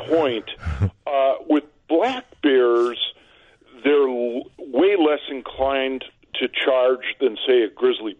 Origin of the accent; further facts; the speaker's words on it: Wisconsin, United States; And I grew up in Wisconsin, which, of course, has lots of black bears.